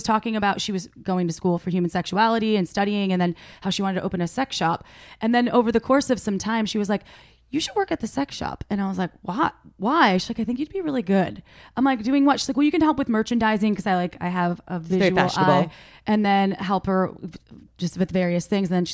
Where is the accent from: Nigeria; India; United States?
United States; Midwest; and I'm from the Midwest, and I got spanked at this party.